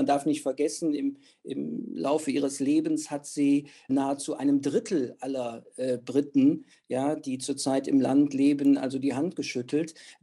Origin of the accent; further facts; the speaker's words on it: Germany; now in London, United Kingdom; ein Iraner aus Schottland, eine Inderin aus Hampton Court, jemand aus Buckinghamshire, ich dann als Deutscher hier aus Whitechapel.